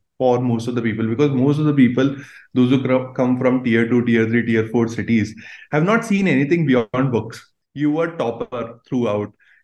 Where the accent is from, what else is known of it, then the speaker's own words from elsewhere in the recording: Bhilwara, Rajasthan, India; English is a second language; also born or lived in Ajmer; And that's how I was born in Ajmer, brought up in Bhilwara, which is a textile city of, like, people call it Manchester of India as well.